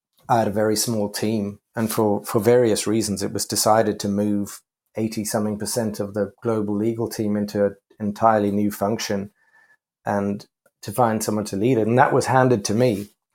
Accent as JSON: {"language": "English", "town": "Cape Town", "region": "Western Cape", "country": "South Africa", "tie": "born or raised there", "moved": "as an adult", "lives_now": "London, United Kingdom", "said": "I grew up in Cape Town in South Africa."}